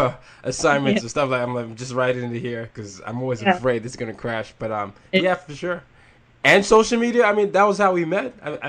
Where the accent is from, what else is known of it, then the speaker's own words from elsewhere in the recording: Nigeria; I'm from Nigeria, where it's a large Muslim and Christian population.